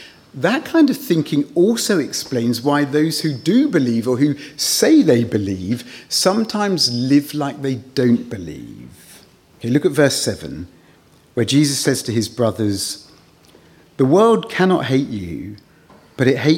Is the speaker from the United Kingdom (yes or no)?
yes; England, United Kingdom; apart from the fact that it interests me, being an Englishman